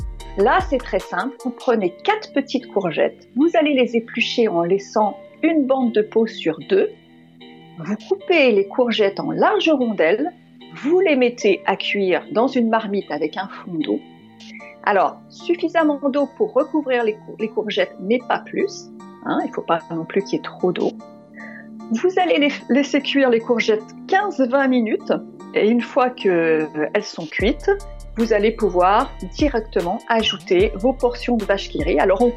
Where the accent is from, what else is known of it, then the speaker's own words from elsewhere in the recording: Bourgogne-Franche-Comté, France; je viens du Jura et en bonne jurassienne, je vais vous proposer encore aujourd'hui une recette de ma région